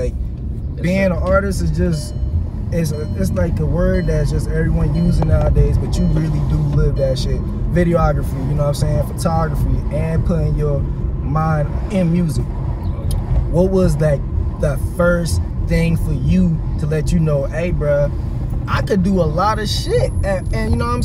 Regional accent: the South, United States; Growing up in the South, I know exactly how to see that shit.

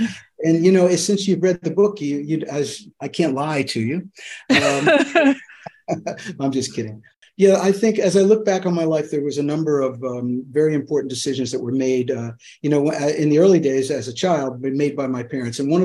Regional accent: Pennsylvania, United States; But of course, that led me to growing up in Pennsylvania, ending up at Temple University

